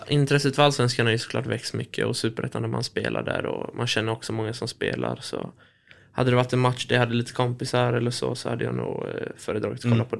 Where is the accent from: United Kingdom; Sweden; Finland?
United Kingdom; England; Men jag har mycket släkt i och med att jag är från England. Mycket släkt som håller på Liverpool.